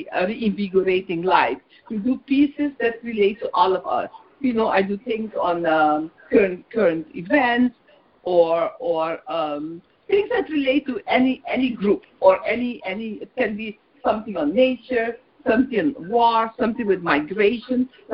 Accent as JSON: {"language": "English", "country": "Curaçao", "also_born_or_lived": "Bonaire", "said": "Okay, I'm originally from Curacao, I'm born in Bonaire, the ABC Islands. We are very closely located to South America."}